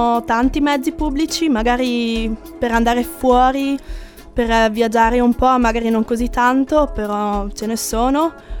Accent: Trentino-Alto Adige/South Tyrol, Italy; first language German; Italian is a second language; moved away as an adult; now in Cagliari, Italy; Sono d'Alto Adige, allora al nord Italia, e sono venuta qua con un accordo bilaterale perché a casa parlo il tedesco. Praticamente la mia provincia è una provincia bilingue.

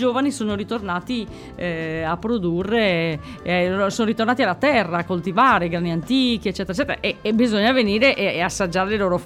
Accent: Ferrara, Emilia-Romagna, Italy; now in Sardinia, Italy; Sono ferrarese e sarda per scelta

